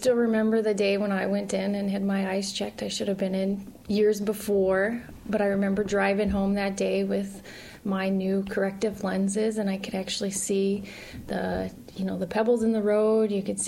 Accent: the Dakotas, United States; So we originally come from the Dakotas, both my husband and I.

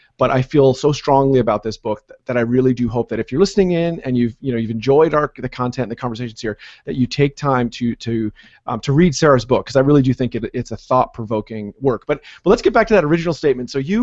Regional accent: Canada; not just because I'm Canadian and I'm partial

